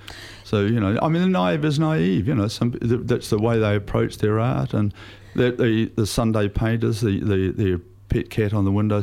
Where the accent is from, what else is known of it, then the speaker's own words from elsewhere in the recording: Hastings, Hawke's Bay, New Zealand; When I was at coming from Hastings, I mean, half the kids in my class